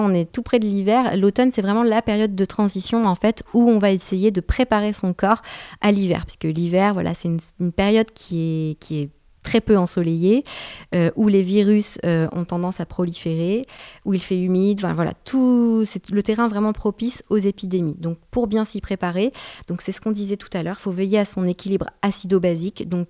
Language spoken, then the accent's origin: French; Brittany, France; Et voilà, chez nous en Bretagne, c'est vrai qu'on n'est pas dans une période très très ensoleillée